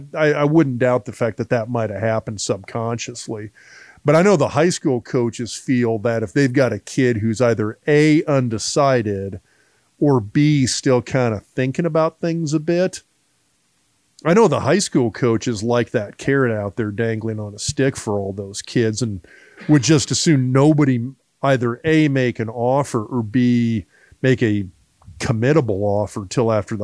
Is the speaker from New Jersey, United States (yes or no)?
no; Lincoln, Nebraska, United States; I grew up in Lincoln, Nebraska. And at that time period, it was a different place.